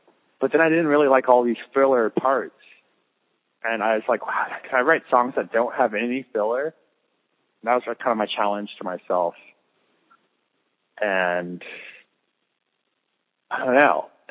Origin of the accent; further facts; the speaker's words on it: Lancaster, California, United States; I was born in California. I was born in Lancaster, which is in Southern California.